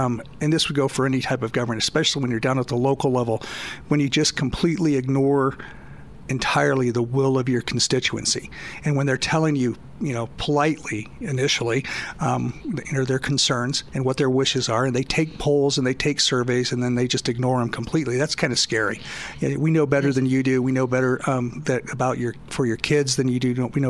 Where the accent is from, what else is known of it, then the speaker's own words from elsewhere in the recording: Kingman, Kansas, United States; born there; I was born in Kingman, Kansas.